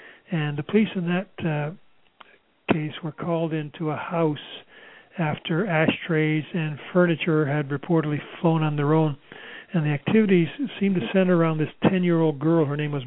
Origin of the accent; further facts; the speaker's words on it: England, United Kingdom; born there; moved away; and I was born in England.